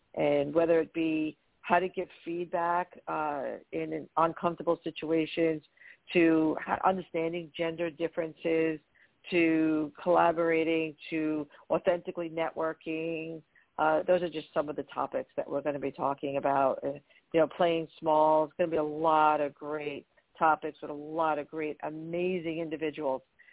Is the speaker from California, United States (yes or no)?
no; Brooklyn, New York, United States; now in New Jersey, United States; So if you can't hear it, I am from Brooklyn, New York, and now living in New Jersey for the last about 30 years or so.